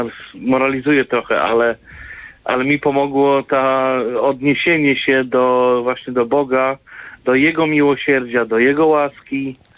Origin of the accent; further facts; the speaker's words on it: Masovian Voivodeship, Poland; Nie, jestem spod Warszawy